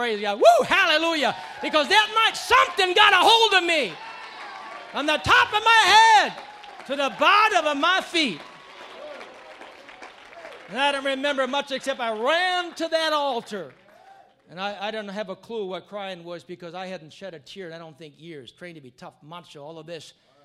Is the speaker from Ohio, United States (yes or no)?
no; Wisconsin, United States; I came from Wisconsin. And I don't remember in the little town that I was from there was any Pentecostal churches in town. I mean, I was raised Lutheran.